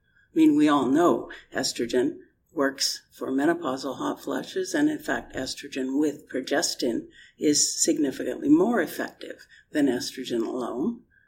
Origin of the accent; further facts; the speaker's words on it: Canada; I'm Canadian and not British.